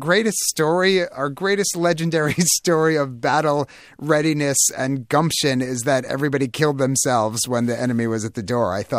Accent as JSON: {"language": "English", "region": "New York", "country": "United States", "tie": "born or raised there", "said": "And again, one of the opening night event I did at the New York Public Library, my hometown library, I feel very close."}